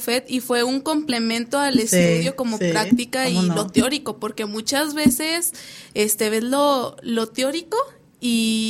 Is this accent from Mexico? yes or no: yes; Durango, Mexico; No, sí soy de aquí, de Durango.